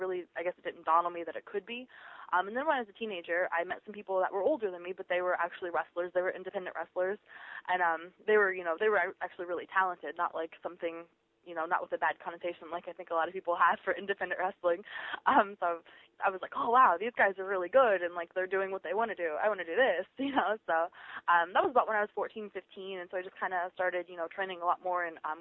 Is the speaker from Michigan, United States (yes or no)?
no; Ohio, United States; I was from the Central Ohio area, so, you know, I grew up here, you know, went to school and did all the sports and everything else that everybody else did in high school.